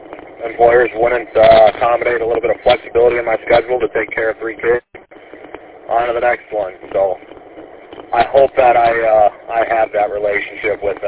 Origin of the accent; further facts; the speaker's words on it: Romeo, Michigan, United States; Yep, I was born and raised in Romeo, grew up at 34 in Fisher, and then went away to school, came back to Megafar, rented an apartment in Romeo for a bit